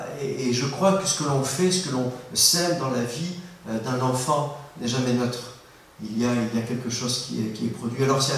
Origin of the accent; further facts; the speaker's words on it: Valenciennes, Hauts-de-France, France; born there; accent: ch'ti; Parce que je suis un ch'ti, je suis né à Valenciennes. Je suis là, quartier du Hainaut. Je suis un vrai ch'ti, hein.